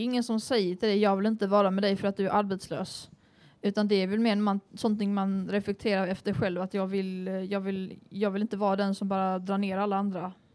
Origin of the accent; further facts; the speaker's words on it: Lund, Skåne, Sweden; kanske för jag är uppväxt upp i Lund